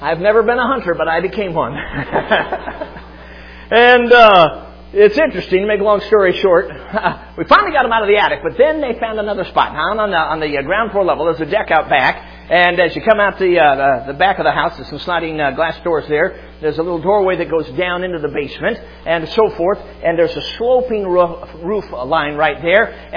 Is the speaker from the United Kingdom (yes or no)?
no; Chicago, Illinois, United States; Now, I'm a city boy. I grew up in Chicago, and you know, I don't know anything about this stuff.